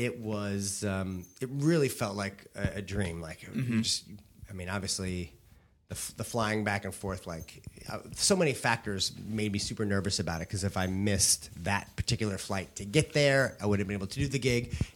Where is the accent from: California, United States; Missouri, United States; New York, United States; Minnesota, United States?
Missouri, United States; St. Louis; growing up in St. Louis, I used to do this show at this little summer community that my family had a cottage at.